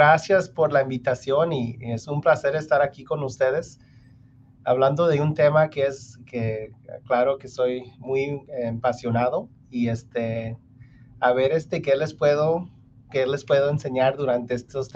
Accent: Great Bend, Kansas, United States; todavía están en el pueblito donde yo nací, en donde yo crecí, que se llama Great Bend, Kansas. Oh. Estuvimos en Great Bend estuve ahí por 17 años.

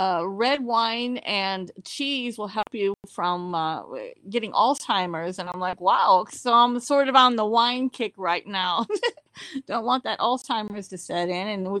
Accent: Midwest, United States; I'm a Midwesterner, so I speak fluent sarcasm.

